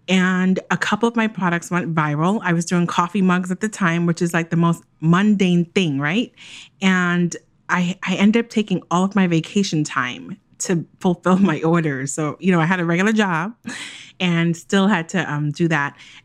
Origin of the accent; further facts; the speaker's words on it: Jamaica; I'm Jamaican.